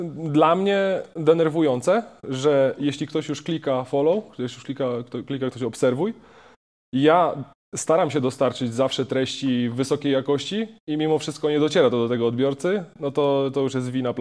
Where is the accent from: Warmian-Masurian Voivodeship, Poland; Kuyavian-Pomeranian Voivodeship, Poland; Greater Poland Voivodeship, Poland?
Kuyavian-Pomeranian Voivodeship, Poland; Bydgoszcz; now in Lublin, Poland; Ja pochodzę z Bydgoszczy, dokładnie.